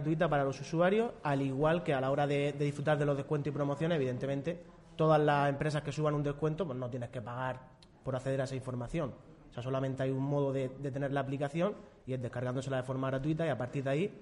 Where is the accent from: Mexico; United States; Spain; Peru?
Spain; Cartagena, Region of Murcia; Somos cartageneros